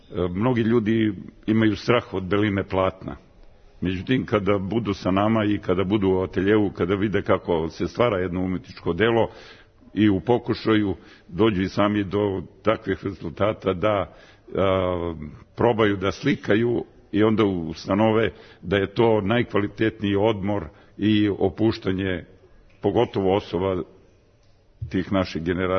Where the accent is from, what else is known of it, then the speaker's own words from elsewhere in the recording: Miliva, Šumadija and Western Serbia, Serbia; ja dolazim iz Resave, iz sela Milive, a živim u Despotovcu, to je na kilometar od manastira Manasije